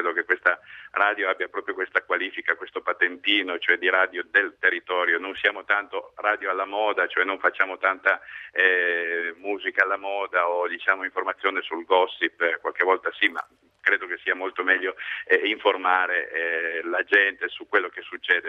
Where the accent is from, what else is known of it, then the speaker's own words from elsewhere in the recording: Racconigi, Piedmont, Italy; da bambino avevo visto a Racconigi, la mia città in provincia di Cuneo